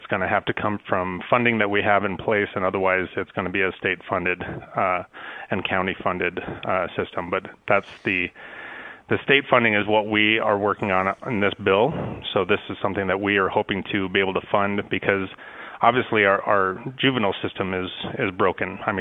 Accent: La Salle, Colorado, United States; I grew up in La Salle, Colorado, and I went to Valley High School back in the 90s

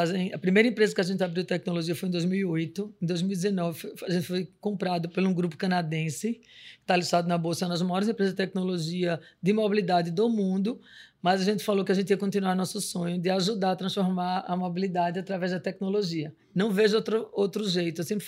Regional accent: Northeast Region, Brazil; accent: Northeastern Brazilian; Eu brinco que a gente é um grupo totalmente nordestino, né? O sotaque ainda está carregado.

